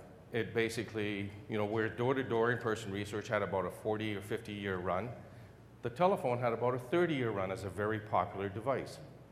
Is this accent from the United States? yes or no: no; Canada; I'm from Canada, eh?